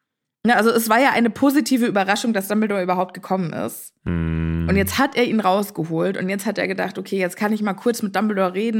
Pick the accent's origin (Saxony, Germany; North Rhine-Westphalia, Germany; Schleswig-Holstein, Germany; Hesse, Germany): Hesse, Germany; Rödermark; Du und ich, wir kommen ja aus Rödermark.